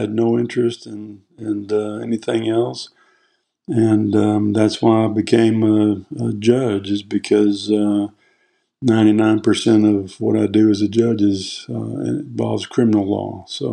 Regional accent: Chicago, Illinois, United States; born there; I was born in Chicago, wanted to be a lawyer my entire life.

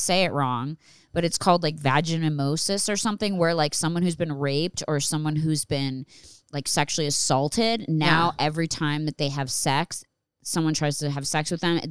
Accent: Philadelphia, Pennsylvania, United States; born or raised there

